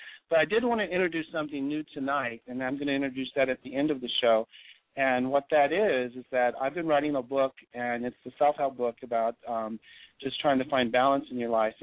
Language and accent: English; Ohio, United States; now in San Francisco, United States; I'm originally from Ohio, but I live in San Francisco for the last 20 years.